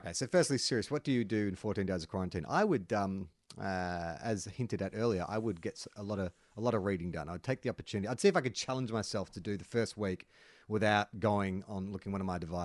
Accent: Melbourne, Victoria, Australia; I am from Melbourne, and because Western Australia thinks Victorians are the devil, I have to do the state-run quarantine for 2 weeks before heading to my remote area.

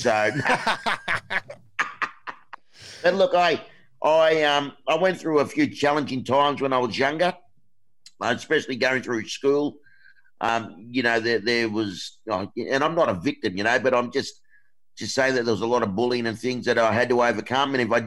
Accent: Blacktown, New South Wales, Australia; born there; I've just turned 51 years of age, and when I was born in Blacktown in Western Sydney

